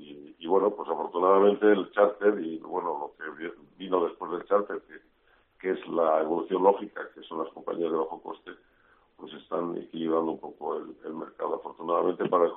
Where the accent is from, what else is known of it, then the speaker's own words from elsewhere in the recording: Spain; yo realmente soy un español con una madre alemana y con un padre que era descendiente de alemanes, o sea que por lo tanto yo pues estoy entre las dos culturas